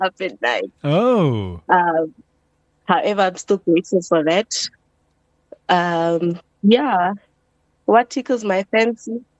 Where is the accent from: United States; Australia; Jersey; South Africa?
South Africa; Johannesburg, Gauteng; born there; Okay, so I was born here in Johannesburg.